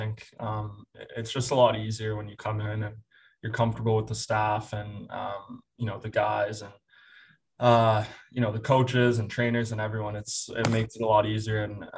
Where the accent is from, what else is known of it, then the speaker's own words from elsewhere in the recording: Aurora, Ontario, Canada; I did it in Aurora, Ontario, my hometown.